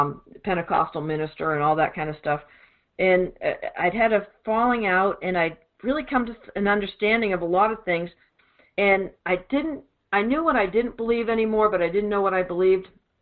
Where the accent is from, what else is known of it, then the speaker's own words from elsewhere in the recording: Boston, Massachusetts, United States; I'm from Boston originally, so, you know, the Red Sox.